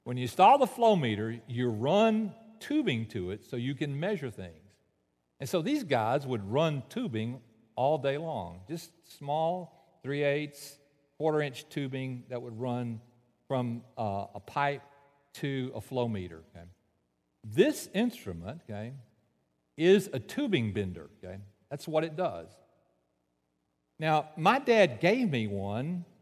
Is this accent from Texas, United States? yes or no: yes; Baytown, Texas, United States; I grew up in Baytown where there was never night, okay.